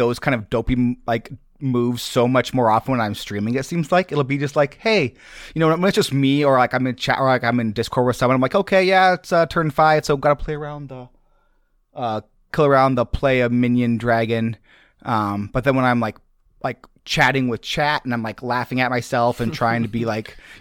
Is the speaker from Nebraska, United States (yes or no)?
yes; Nebraska, United States; I grew up in Nebraska. I know of all the farms.